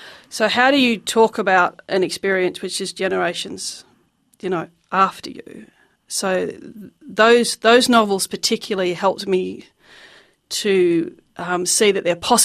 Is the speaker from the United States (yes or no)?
no; Australia; born there; I'm Australian born. I have no ancestral or cultural link to the Holocaust. I have no claim to it. I'm a gay woman living in Australia